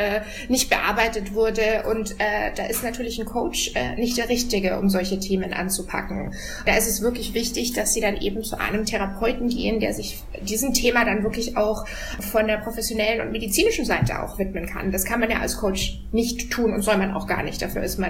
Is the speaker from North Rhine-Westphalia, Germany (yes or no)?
no; Regensburg, Bavaria, Germany; ich komme aus Regensburg, also einer relativ kleinen Stadt.